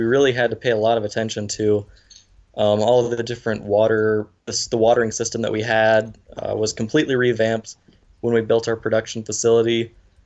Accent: Montana, United States; I grew up here in the Gallatin Valley, just south of Bozeman, Montana, on a small farm, kind of working for my dad.

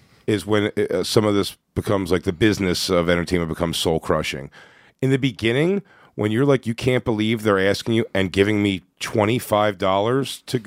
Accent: Philadelphia, Pennsylvania, United States; Philadelphia.

